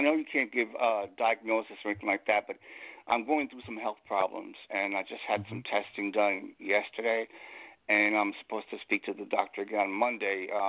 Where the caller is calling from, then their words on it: Long Island, New York, United States; Hi, Dave. How you doing? … from Long Island.